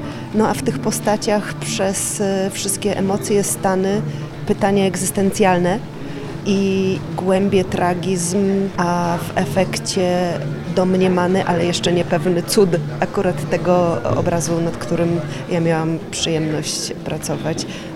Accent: Masovian Voivodeship, Poland; aktorka w Teatrze Gardzienice, a pochodzę z okolic Warszawy.

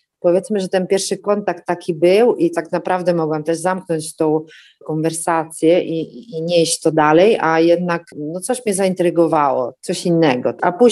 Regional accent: Lublin, Lublin Voivodeship, Poland; moved away as an adult; now in Fermo, Italy; mam 41 lat, jestem z pochodzenia lublinianką, a od 17 lat mieszkam we Włoszech, w Fermo, to jest takie miasto mniej więcej w środkowych Włoszech, niedaleko Adriatyku, w regionie Marche.

